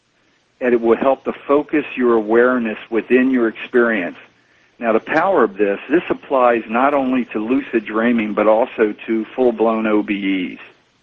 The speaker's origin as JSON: {"language": "English", "region": "Maryland", "country": "United States", "said": "I'm from Maryland."}